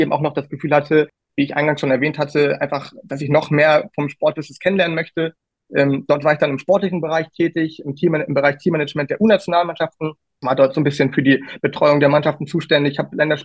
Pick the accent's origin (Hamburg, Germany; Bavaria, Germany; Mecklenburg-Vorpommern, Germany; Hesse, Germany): Hamburg, Germany; born there; Ich bin gebürtig aus Hamburg und aktuell für Fortuna Düsseldorf tätig.